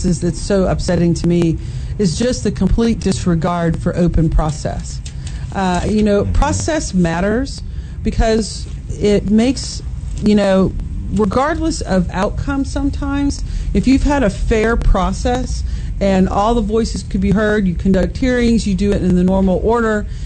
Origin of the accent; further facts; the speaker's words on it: Auburn, Alabama, United States; You know, I grew up in Alabama. I'm from Auburn, so I've spent a lot of time there, and I know a lot of people there.